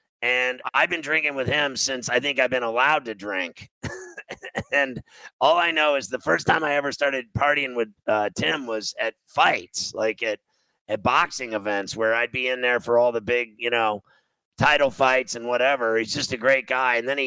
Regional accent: Pittsburgh, Pennsylvania, United States; also born or lived in Chicago; when I grew up in Chicago and Pittsburgh, as a little kid in Chicago, and then the rest of my life I've lived in Pittsburgh

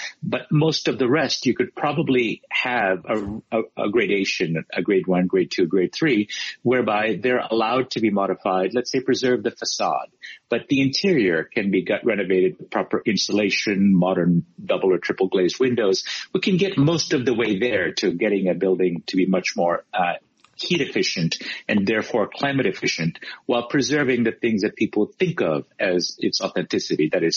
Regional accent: Connecticut, United States; also born or lived in Massachusetts; we have this in New England, where I grew up in Connecticut and Massachusetts.

